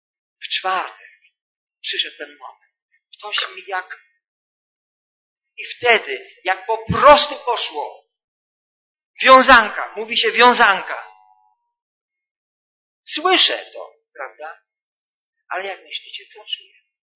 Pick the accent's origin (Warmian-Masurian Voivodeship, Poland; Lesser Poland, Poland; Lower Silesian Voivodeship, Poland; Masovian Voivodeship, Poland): Lower Silesian Voivodeship, Poland; Wrocław; also born or lived in Świnoujście; Pochodzę z Wrocławia, więc ze Świnoujścia, gdzie się uczyłem, wyjechałem do mojego rodzinnego domu